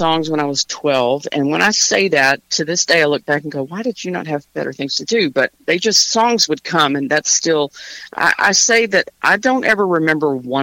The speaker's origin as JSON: {"language": "English", "region": "Texas", "country": "United States", "tie": "born or raised there", "also_born_or_lived": "Nashville / Los Angeles", "lives_now": "Franklin, United States", "said": "Born and raised in Texas. Yes. Went out to Nashville in the mid '90s and have been in and out. I was in L.A. for a little bit, back in Texas a little while, and then came back to Franklin about 2014"}